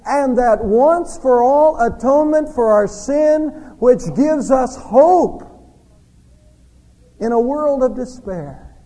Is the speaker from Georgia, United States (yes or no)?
yes; Savannah, Georgia, United States; my childhood in this small Baptist church where I was raised up in Savannah.